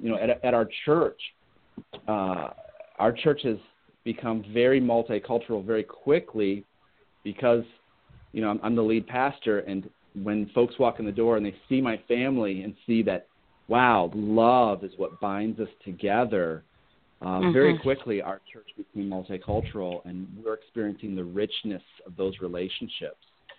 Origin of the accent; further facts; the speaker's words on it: Iowa, United States; I grew up in Iowa. All right. I grew up around corn stalks and farmers and cows.